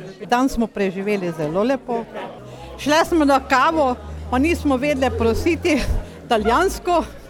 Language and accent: Slovenian; Murska Sobota, Mura, Slovenia; Ja, jaz sem iz Murske Sobote, v bistvu iz župnije Bakovce.